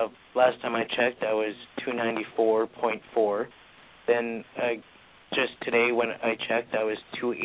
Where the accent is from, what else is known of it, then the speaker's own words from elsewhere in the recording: Manitoba, Canada; Manitoba, in Canada.